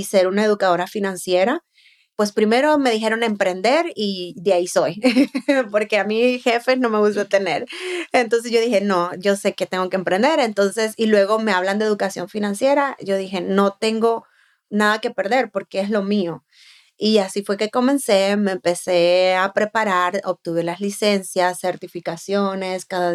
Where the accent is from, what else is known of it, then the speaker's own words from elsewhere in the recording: Honduras; moved away; cuando yo vengo de Honduras, abro mi primer cuenta de banco